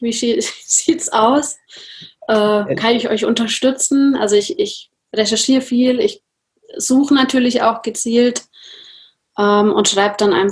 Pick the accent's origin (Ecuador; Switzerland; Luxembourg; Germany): Germany; Nuremberg, Bavaria; Also ich komme aus Nürnberg.